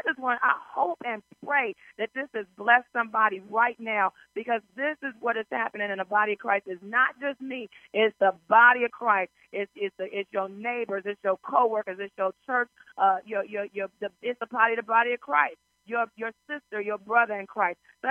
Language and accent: English; Detroit, Michigan, United States; now in Washington, United States; a high of 81 today here in D.C. and Detroit, Michigan, my hometown, mostly sunny, 73 degrees.